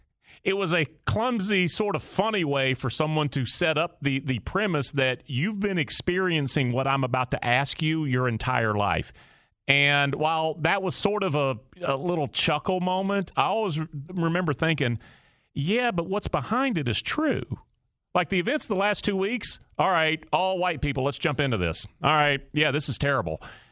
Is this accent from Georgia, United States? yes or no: yes; Atlanta, Georgia, United States; I'm 52, but I'm from Atlanta in the South.